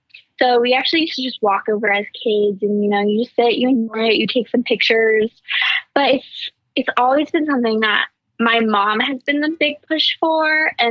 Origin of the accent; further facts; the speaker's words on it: Sheridan, United States; So growing up in Sheridan, it's obviously always meant something to my family and I, just because it's a tradition that we always have.